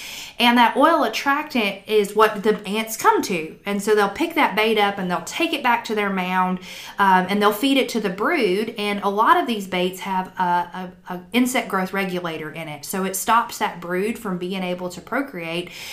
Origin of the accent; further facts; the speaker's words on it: Georgia, United States; also born or lived in Louisiana; now in West Tennessee, United States; I moved up here from Louisiana, and I grew up in Georgia and went to school at Auburn University.